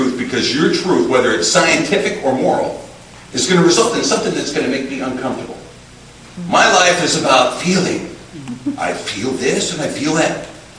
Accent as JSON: {"language": "English", "region": "Alaska", "country": "United States", "tie": "born or raised there", "said": "Now, as you've heard, I grew up in Alaska"}